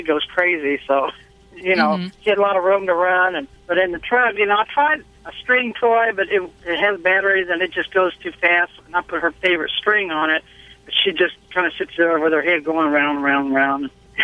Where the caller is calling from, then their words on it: Conway, Missouri, United States; Conway, Missouri. I'm a truck driver.